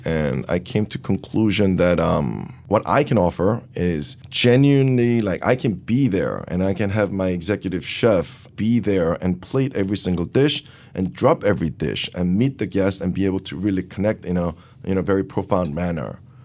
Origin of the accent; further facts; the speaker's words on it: Seoul, South Korea; moved away; also born or lived in Long Island, United States; Growing up in Seoul, before I moved, I also very much enjoyed Korean barbecue